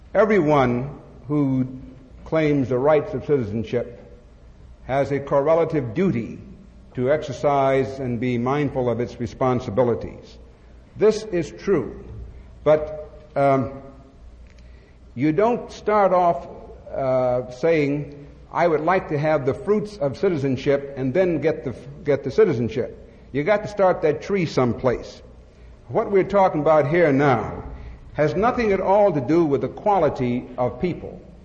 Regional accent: Pennsylvania, United States; In my home state of Pennsylvania, I remember the whiskey insurrection.

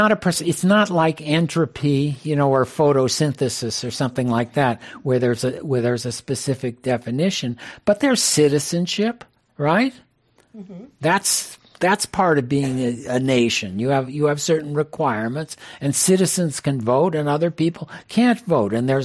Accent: Chicago, Illinois, United States; I grew up in Chicago. I was born same year as Bernie Sanders. And my parents were in manufacturing. And they lost their business in 1954 and we moved around.

